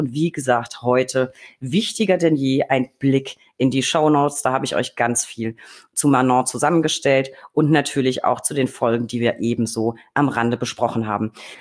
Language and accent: German; Bavaria, Germany; ich komme aus Franken